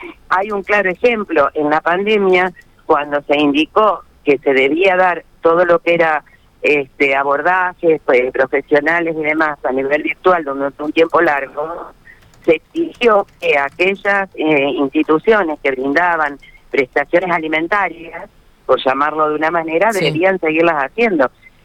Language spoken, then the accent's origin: Spanish; Santa Fe, Argentina; explicándole como ciudadanos santafesinos lo dificultoso de esta situación